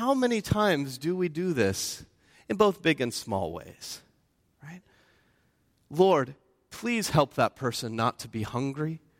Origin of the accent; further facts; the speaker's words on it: Oklahoma, United States; I grew up in Oklahoma.